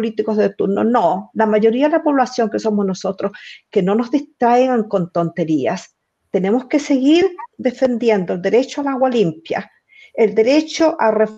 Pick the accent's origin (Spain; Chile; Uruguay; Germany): Chile; Chile, que es mi país de origen y con el cual yo tengo una conexión muy directa